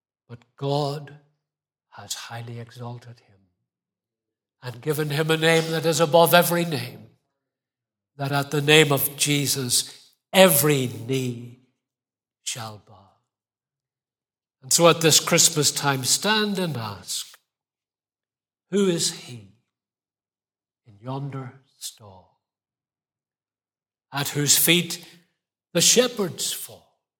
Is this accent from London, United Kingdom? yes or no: no; Belfast, Northern Ireland, United Kingdom; By the way, I'm from East Belfast.